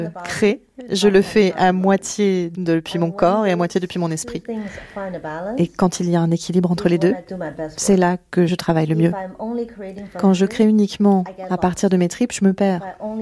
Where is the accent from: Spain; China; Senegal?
China; now in France; Je suis chinoise